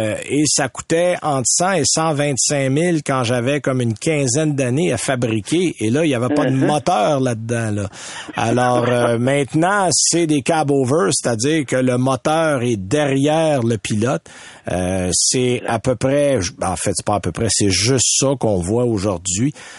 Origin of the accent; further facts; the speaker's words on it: Saint-Timothée, Quebec, Canada; moi, je suis de Saint-Timothée précisément.